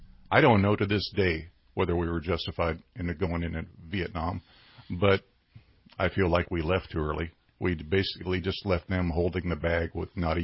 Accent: Oxnard, California, United States; moved away as an adult; now in Redding, United States; I was born and raised down in Oxnard, California, down in Ventura County.

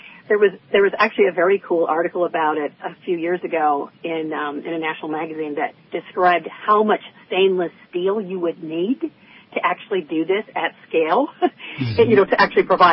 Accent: Kalamazoo, Michigan, United States; I'm from Kalamazoo, Michigan, and went to Kalamazoo College.

